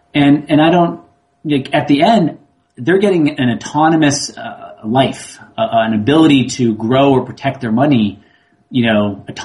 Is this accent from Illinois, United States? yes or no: yes; Barrington, Illinois, United States; I grew up in the Midwest. Actually, I grew up in northwest suburb of Chicago, Barrington.